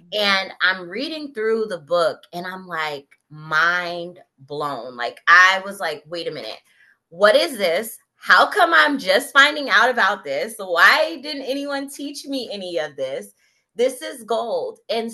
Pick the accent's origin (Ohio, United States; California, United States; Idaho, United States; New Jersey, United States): New Jersey, United States; Plainfield; Myself, I'm from Plainfield, New Jersey. So we weren't even far apart.